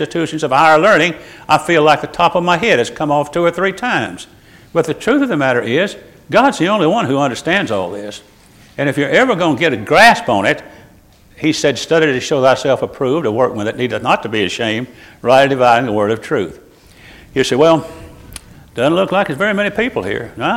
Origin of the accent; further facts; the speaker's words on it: Ireland; So if you think I'm full of baloney, I am, I'm Irish.